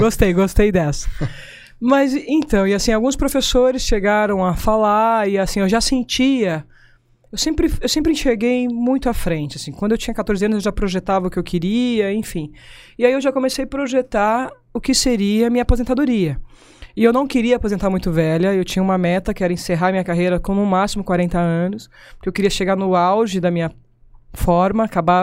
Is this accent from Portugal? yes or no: no; Sumaré, São Paulo, Brazil; eu sou da região, eu sou de Sumaré. Na verdade, assim, eu sou paulistana, nasci daqui e fui criada lá no interior. Né, que a gente brinca na roça, no pé vermelho.